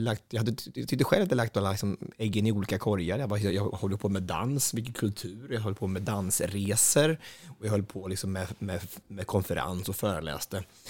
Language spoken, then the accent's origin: Swedish; Östansjö, Örebro County, Sweden; Att vi sitter hemma i våran gillestuga hemma i Östansjö och ska ha vänner från Göteborg på besök.